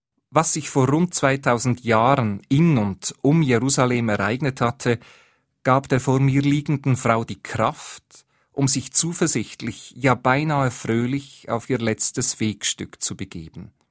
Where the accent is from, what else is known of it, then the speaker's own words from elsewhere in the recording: Switzerland; Wir leben noch nicht im Paradies, auch als Schweizer nicht.